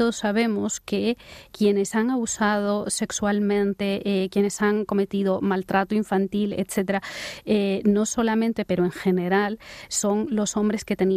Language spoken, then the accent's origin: Spanish; Guatemala; las mujeres indígenas en mi país, en Guatemala